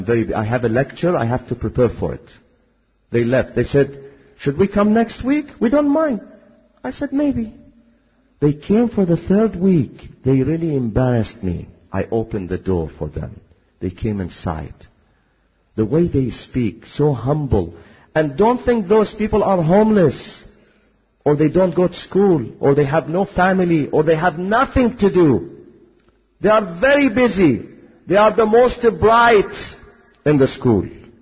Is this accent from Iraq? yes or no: yes; Iraq; now in United States; Knowing that I'm from Iraq, the following week, the fourth week, they brought me a Bible in Arabic.